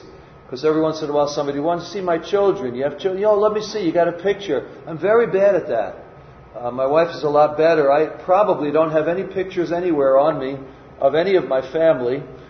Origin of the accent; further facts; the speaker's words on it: New York, United States; But those of you that don't, yes, I am from New York. I don't like to tell people that until after I get ready to leave, because then they become afraid.